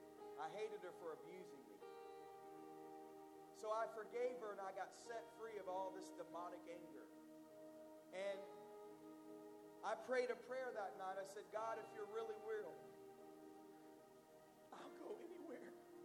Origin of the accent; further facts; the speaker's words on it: South Carolina, United States; now in California, United States; I was from South Carolina. I'm a pastor in California.